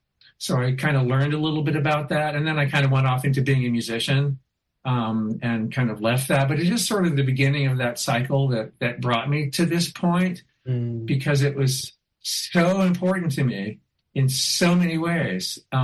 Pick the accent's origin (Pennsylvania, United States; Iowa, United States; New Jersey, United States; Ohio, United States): New Jersey, United States; I said, "Well, yes, I grew up in New Jersey.